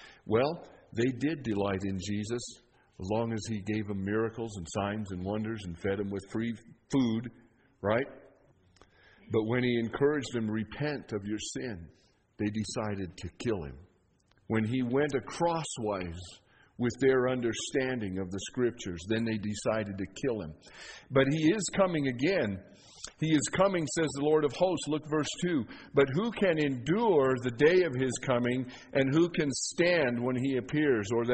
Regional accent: Leadville, Colorado, United States; I had a friend when I was growing up in Leadville.

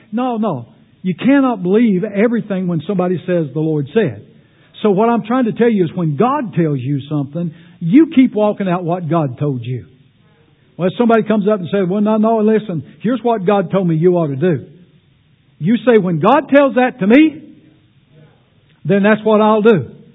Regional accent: Kentucky, United States; I was from Magoffin County.

